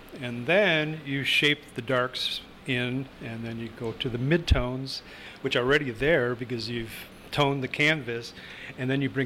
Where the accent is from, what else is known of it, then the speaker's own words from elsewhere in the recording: Milwaukee, Wisconsin, United States; now in Kenosha, United States; I'm originally from Milwaukee, yes. I've been in Kenosha for 2 years.